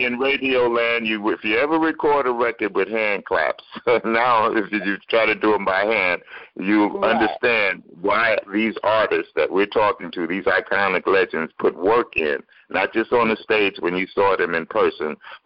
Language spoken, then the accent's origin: English; New York, United States; He's why I became a DJ. I grew up in New York.